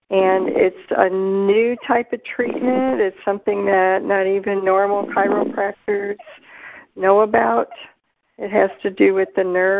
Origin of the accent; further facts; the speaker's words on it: St. Louis, Missouri, United States; I'm from St. Louis, but I'm actually in Florida right now.